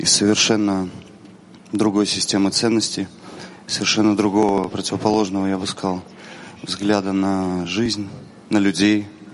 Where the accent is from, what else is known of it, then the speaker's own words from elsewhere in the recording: Kyiv, Ukraine; я из Киева.